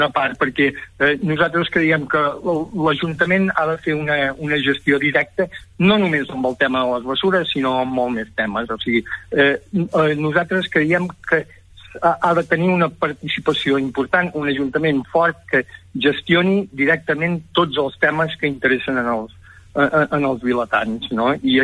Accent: Palafrugell, Catalonia, Spain; sóc una persona de Palafrugell.

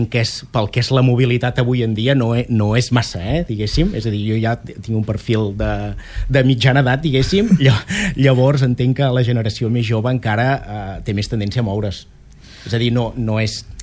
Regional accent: Llofriu, Catalonia, Spain; Doncs sóc de Llofriu i com deia, és la carta de presentació de quan em presento qui sóc.

